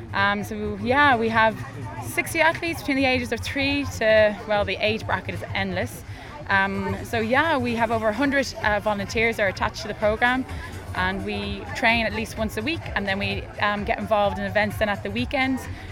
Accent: Ireland; now in Dubai, United Arab Emirates; I am Irish, but I'm living here in Dubai. I've been here for over 10 years now

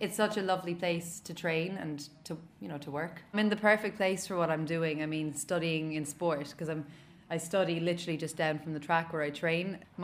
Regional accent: Ireland; I just didn't have, because I was going over there as an Irish athlete, I was very much ignored because I wasn't one of their British athletes.

